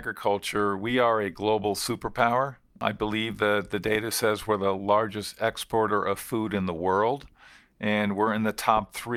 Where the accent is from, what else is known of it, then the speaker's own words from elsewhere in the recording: Lebanon, Connecticut, United States; Well, I'm from New England, grew up in Connecticut, and my family has a large-scale nursery, ornamental horticulture in a town called Lebanon, Connecticut, in the eastern part of the state.